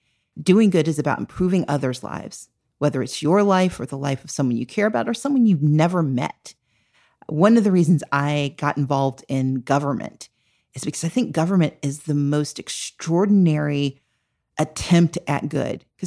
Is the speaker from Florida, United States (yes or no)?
no; Mississippi, United States; now in Georgia, United States; I live in Georgia now. We live in Georgia, but we're originally from Mississippi.